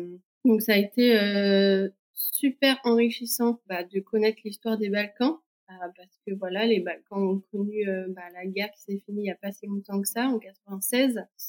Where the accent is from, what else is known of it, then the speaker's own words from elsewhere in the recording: Nantes, Pays de la Loire, France; Moi, je viens de Nantes